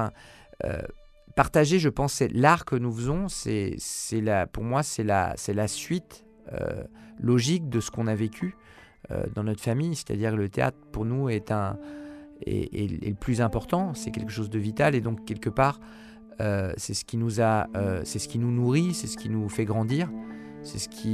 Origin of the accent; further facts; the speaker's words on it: Chile; Et qui savent que, bon, ben oui, ben, on vient du Chili